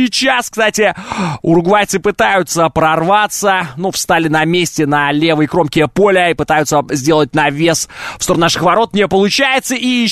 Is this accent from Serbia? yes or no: no; Russia; мне говорили, вы откуда? Я говорил, из России.